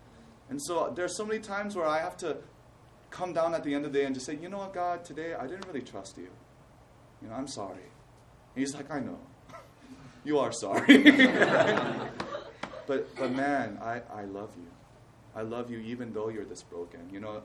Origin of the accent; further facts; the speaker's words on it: Indiana, United States; that's what I imagine when I'm growing up in Indiana, you know? So, I mean, I felt that way growing up because all my friends were white or Indian.